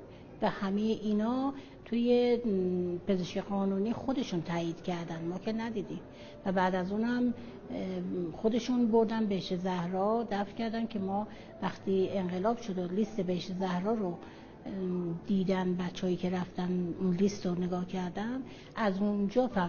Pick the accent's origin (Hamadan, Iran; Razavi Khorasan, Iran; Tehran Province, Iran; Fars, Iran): Hamadan, Iran; Sarkan; اصلیت ما تو سرکان